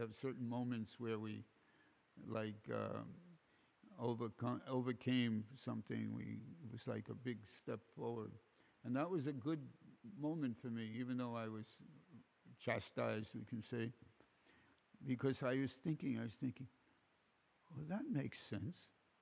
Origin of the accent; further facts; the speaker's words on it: New York City, New York, United States; I had a personal experience, and I'm from New York City.